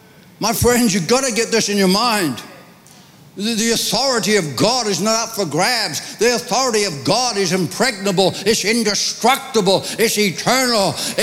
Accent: Ireland; I remember waking up one morning and just having an Irish moment. I guess I'm Irish, by the way.

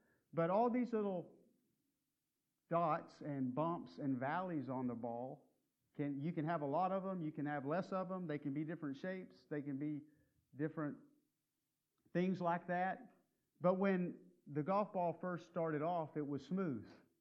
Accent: Texas, United States; And I grew up in West Texas, so I knew a little bit about strong winds blowing.

